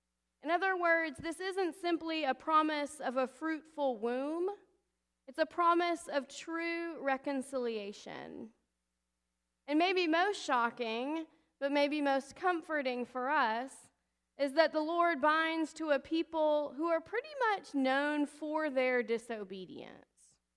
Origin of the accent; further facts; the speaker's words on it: Alabama, United States; most people who don't know me prior to St. Paul's would assume that because I'm from Alabama, where double names are a thing, that this has just been my whole life.